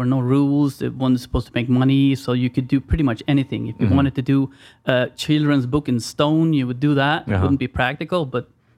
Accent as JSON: {"language": "English", "country": "Sweden"}